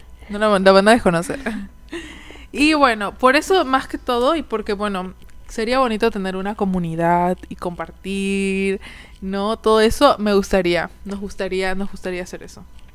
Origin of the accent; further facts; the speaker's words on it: Peru; Nosotros somos de Perú y aquí por lo menos no es como que todos fines de semana fiestas